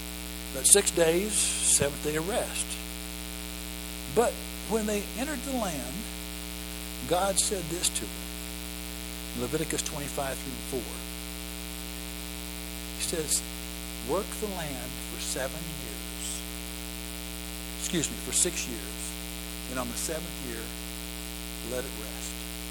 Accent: Missouri, United States; But I grew up in Missouri. My dad was a construction engineer. We moved around a lot. I lived in five different towns and cities in Missouri growing up.

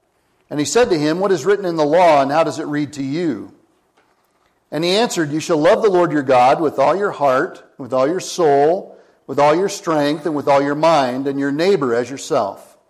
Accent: Lafayette, Colorado, United States; I grew up in Lafayette, which is East Boulder County.

